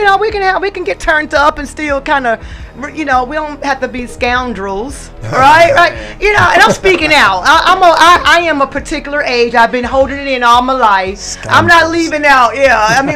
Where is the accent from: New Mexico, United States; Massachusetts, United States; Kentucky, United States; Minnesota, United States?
Minnesota, United States; I told you I'm from Minnesota.